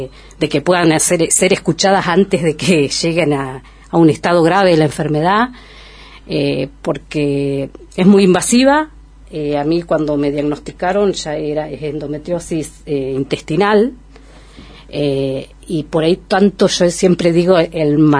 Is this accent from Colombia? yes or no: no; Esquel, Chubut, Argentina; Nací acá en Esquel, criada, y lo vuelvo a elegir y me quedé en Esquel. No me iría de Esquel.